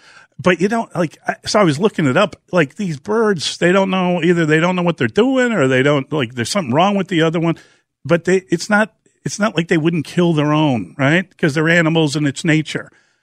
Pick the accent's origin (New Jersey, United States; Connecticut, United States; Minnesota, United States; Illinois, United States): Illinois, United States; Chicago; I grew up on the South Side, and I know that there's a lot of people that are taking off their shoes and socks trying to do some of that arithmetic.